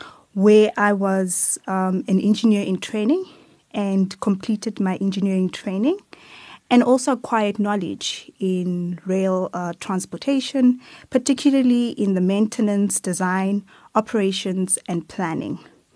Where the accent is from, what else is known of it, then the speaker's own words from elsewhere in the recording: Atteridgeville, Gauteng, South Africa; I was born and raised in Atteridgeville. It is in the west of Pretoria.